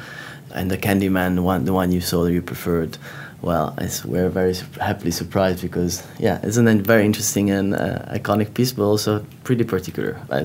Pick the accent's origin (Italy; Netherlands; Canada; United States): Italy; Milan, Lombardy; English is a second language; Well, I'm just adding a little part because I come from Milano